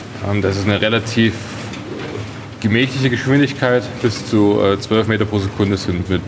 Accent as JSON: {"language": "German", "town": "Freiberg", "region": "Saxony", "country": "Germany", "tie": "born or raised there", "said": "Ich bin hier in Freiberg geboren und aufgewachsen und Bergwerk war schon immer ein Thema in meiner Familie. Auch mein Urgroßvater war Bergmann, früher in den Gruben im Himmelsfürst. Dann habe ich hier in Freiberg Maschinenbau studiert und bin hier hängen geblieben."}